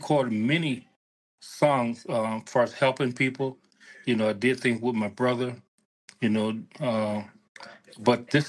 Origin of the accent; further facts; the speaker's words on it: Durant, Mississippi, United States; also born or lived in Milwaukee, Wisconsin; I was raised in Mississippi.